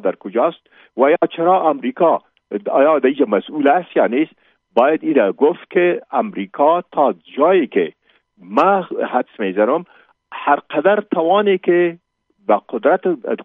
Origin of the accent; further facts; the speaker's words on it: Afghanistan; ما افغان هستیم